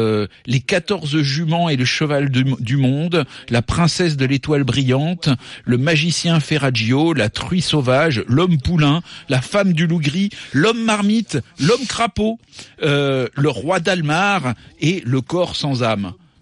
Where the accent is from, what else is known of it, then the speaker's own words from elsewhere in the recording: Brittany, France; accent: Breton; pardonnez-moi encore pour mon accent breton.